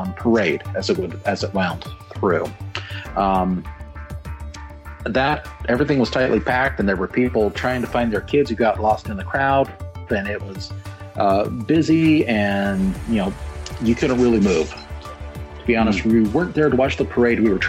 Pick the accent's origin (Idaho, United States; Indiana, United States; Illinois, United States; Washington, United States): Idaho, United States; which is all about my home state of Idaho.